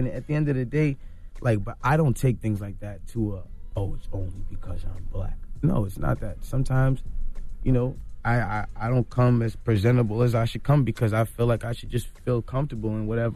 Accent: Toronto, Ontario, Canada; I'm from Toronto.

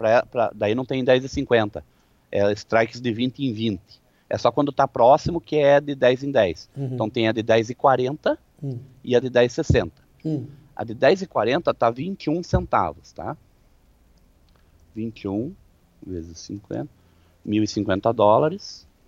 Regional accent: Guarapuava, Paraná, Brazil; Guarapuava é minha terra.

